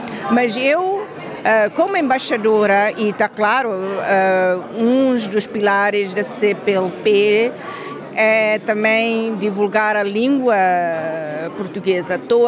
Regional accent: Timor-Leste; português é a língua que define nós como timorenses, é a nossa identidade.

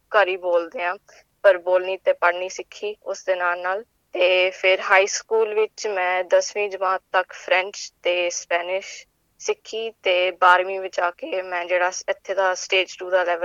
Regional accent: Adelaide, South Australia, Australia; also born or lived in Chandigarh, India; ਤੇ ਅਸੀਂ 2006 ਵਿੱਚ ਆਸਟ੍ਰੇਲੀਆ ਆਏ ਸੀ, ਤੇ 2008 ਵਿੱਚ ਅਸੀਂ ਐਡਲੇਡ ਵਿੱਚ ਮੂਵ ਕੀਤੇ। ਮੈਂ ਸਿਰਫ 2.5 ਸਾਲਾਂ ਦੀ ਸੀ ਜਦੋਂ ਆਏ ਸੀ

